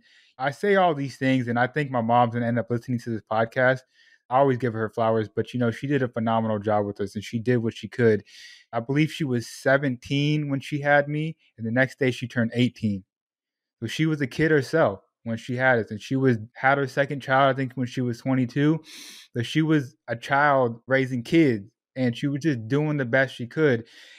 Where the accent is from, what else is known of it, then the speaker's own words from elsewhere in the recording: Sacramento, California, United States; also born or lived in Portland, Oregon; I was born in Southern California, moved to Portland, Oregon, where there are even less Puerto Ricans out there. And then on my 13th birthday, I was in a U-Haul driving to Sacramento, California. And that's where I tell people that's where I grew up